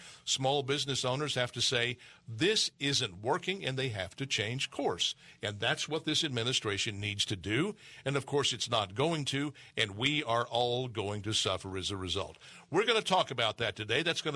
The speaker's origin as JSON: {"language": "English", "region": "Texas", "country": "United States", "tie": "born or raised there", "said": "we have Pat Fallon, Congressman Pat Fallon, also from my home state of Texas"}